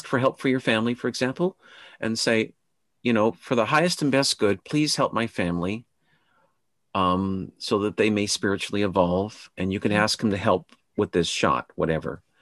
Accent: Washington, United States; In my home state of Washington State, we have a terrible governor here.

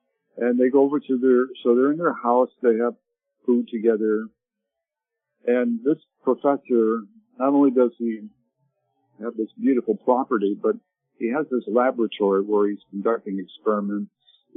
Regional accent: Canada; So when I was growing up in Canada, 1962 through 68

